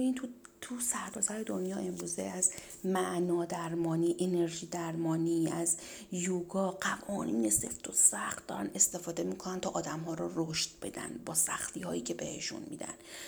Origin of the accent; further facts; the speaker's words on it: Iran; به عنوان یک ایرانی شیعه امیرالمومنین